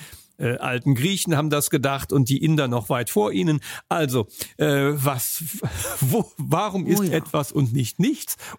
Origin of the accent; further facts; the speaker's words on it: Rhineland, Germany; born there; ich bin im Rheinland geboren